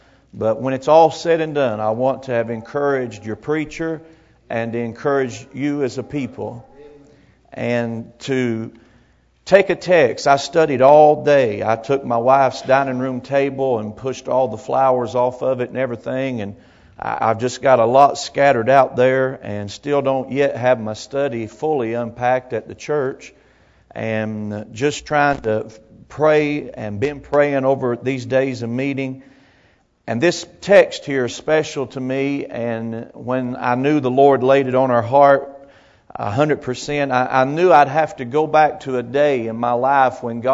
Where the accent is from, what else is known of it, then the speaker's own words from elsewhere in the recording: Tennessee, United States; And I am from East Tennessee.